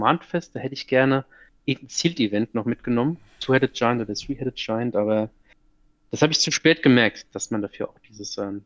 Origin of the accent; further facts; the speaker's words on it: Aschaffenburg, Bavaria, Germany; ich komme aus Aschaffenburg, Nähe Frankfurt und Darmstadt